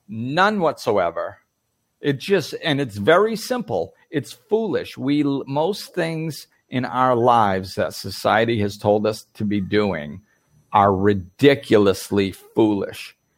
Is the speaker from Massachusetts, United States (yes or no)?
yes; Massachusetts, United States; with brown hair and blue eyes, and I grew up in Massachusetts, that's who I am.